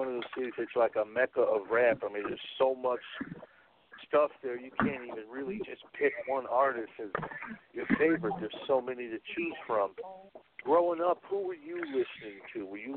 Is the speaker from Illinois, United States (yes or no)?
yes; Chicago, Illinois, United States; You know what I'm saying? I'm from Chicago.